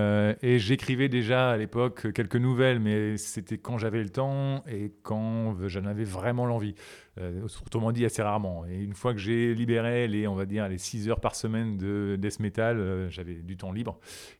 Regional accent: Amiens, Hauts-de-France, France; born there; Et puis, je suis né à Amiens. Donc, ce sont des quartiers que je connais bien par nature

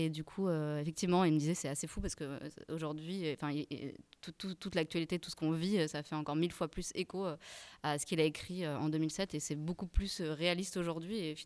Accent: Switzerland; Enfin, moi, je suis suisse.

